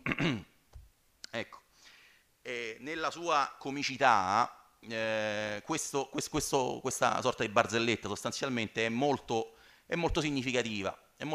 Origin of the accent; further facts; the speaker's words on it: Rome, Lazio, Italy; Io ricordo, sono di Roma, io ricordo ancora il rumore delle bombe del 28 luglio del 1993